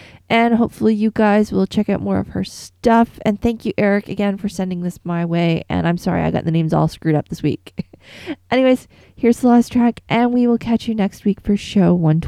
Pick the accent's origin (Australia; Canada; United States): Canada; And being Canadian, it could be pronounced a number of different ways